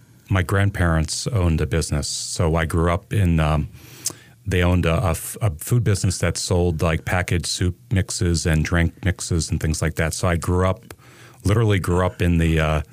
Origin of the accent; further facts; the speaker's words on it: New York, United States; also born or lived in New Jersey / St. Louis / Seattle / Vermont; I grew up in the Northeast in the New York area and have lived pretty much everywhere. New York, New Jersey. Outside of New York City. Lived in New Jersey. Lived in the Midwest in the St. Louis area for a while.